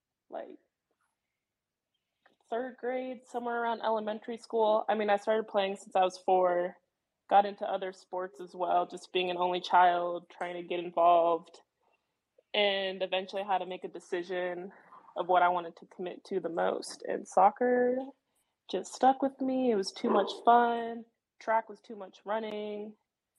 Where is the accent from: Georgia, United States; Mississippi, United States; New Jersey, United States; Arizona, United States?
Arizona, United States; Scottsdale; All right, I'm from Arizona, Scottsdale.